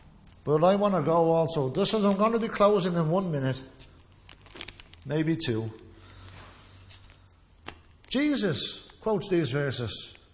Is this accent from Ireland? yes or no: yes; Ireland; And I know growing up in Ireland, not all mothers, but some of them dote so much love over the sons as to the neglect of the daughters.